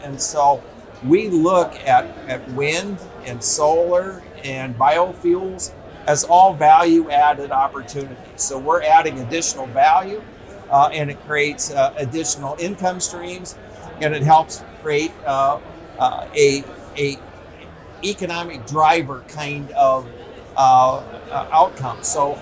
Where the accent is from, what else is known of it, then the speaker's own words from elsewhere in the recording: Nebraska, United States; So Nebraska Farmers Union, and the fact that I'm from Madison County may have had a little something to do with it